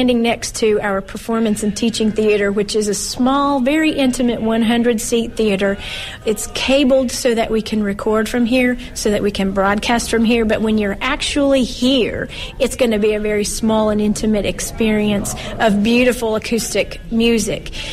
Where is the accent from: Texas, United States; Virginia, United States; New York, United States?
Virginia, United States; Chilhowie; Well, I grew up in Southwest Virginia in the small town of Chilhowie.